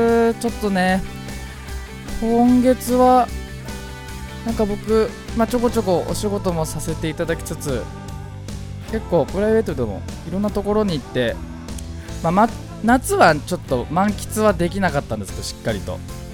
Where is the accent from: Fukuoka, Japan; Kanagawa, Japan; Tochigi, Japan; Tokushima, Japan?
Kanagawa, Japan; Fujisawa; 藤沢出身の俳優タレントとして活動する